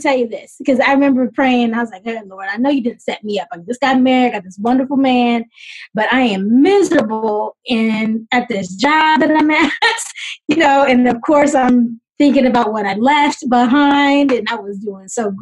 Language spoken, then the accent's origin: English; Seattle, Washington, United States; A lot of people think it started in Seattle because I'm from Seattle